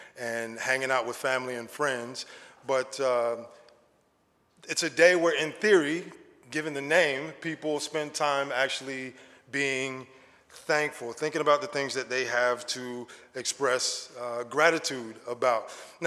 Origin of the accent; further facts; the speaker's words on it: United States; now in Canada; I've been here in Canada for 14 years, but I'm an American, don't hold it against me.